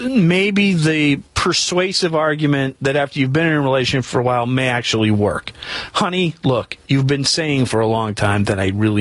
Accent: Kalamazoo, Michigan, United States; Kalamazoo, Michigan. So we're moving back to the lower 48, my home state.

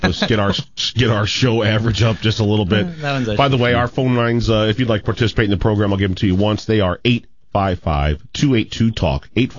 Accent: Fayetteville, North Carolina, United States; born there; I was born in Fayetteville at Cape Fear Valley Hospital.

